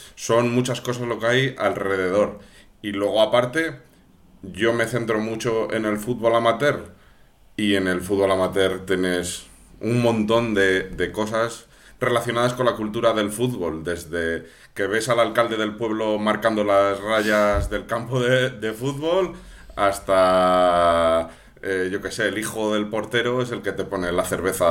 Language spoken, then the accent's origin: Spanish; Palencia, Castile and León, Spain; Yo soy de Palencia y mi equipo desapareció